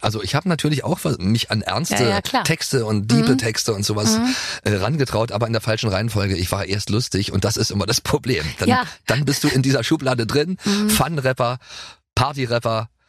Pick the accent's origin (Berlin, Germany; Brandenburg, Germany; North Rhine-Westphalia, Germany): Brandenburg, Germany; wie zum Beispiel ich komme ja aus Brandenburg.